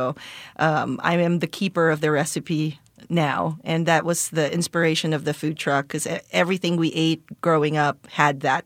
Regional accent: Santa Lucia, Metro Manila, Philippines; So I grew up in a town called Santa Lucia, which is part of the greater metropolitan Manila area.

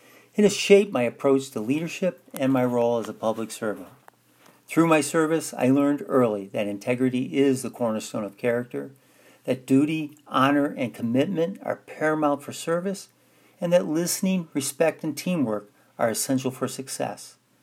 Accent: Ann Arbor, Michigan, United States; I was born here in Ann Arbor, raised here as a young child, and graduated from the University of Michigan.

